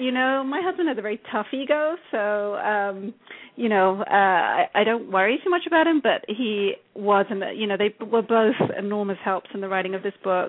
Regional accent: United Kingdom; I'm not sure I would have personally had the chutzpah to gatecrash a party at the White House, being British

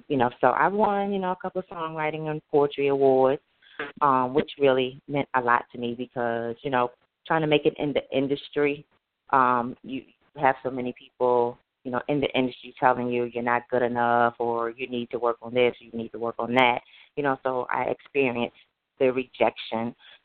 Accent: Virginia, United States; also born or lived in New Jersey; I'm from Virginia, New Jersey and Virginia originally.

